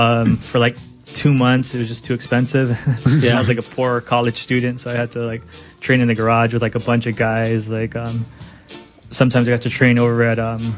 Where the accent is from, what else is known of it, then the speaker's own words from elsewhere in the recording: Guam; moved away as an adult; also born or lived in Riverside County, California; now in United States; No, I was born in Riverside County, and then I moved to Guam when I was like elementary school, and then I came back out here for college.